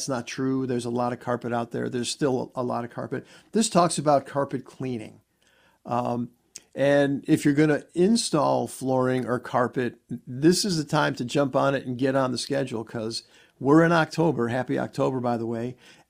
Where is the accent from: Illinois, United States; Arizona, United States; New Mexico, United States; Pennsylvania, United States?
Illinois, United States; Chicago; We're growing up in Chicago.